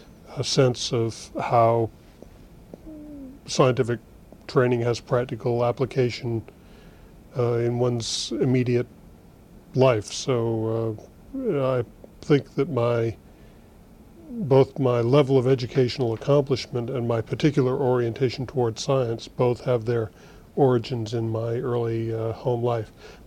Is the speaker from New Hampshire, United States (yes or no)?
yes; Hanover, New Hampshire, United States; Okay, I was born and brought up in Hanover, New Hampshire.